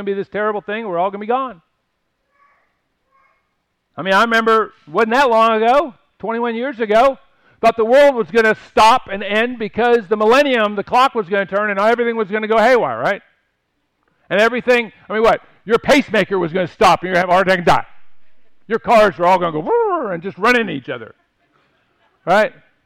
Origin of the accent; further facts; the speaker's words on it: Washington, United States; I grew up in Washington, right? We're the great nature lovers, right?